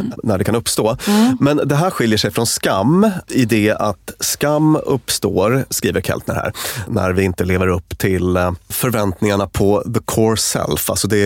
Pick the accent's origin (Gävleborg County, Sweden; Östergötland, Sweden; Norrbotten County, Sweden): Norrbotten County, Sweden; Luleå; En typisk grej när jag växte upp i Luleå var att man hade sån här typ Converse på sig när det var minus 27.